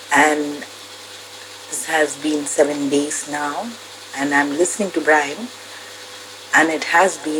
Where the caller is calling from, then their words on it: Navi Mumbai, Maharashtra, India; I'm calling from India, a small place named New Bombay.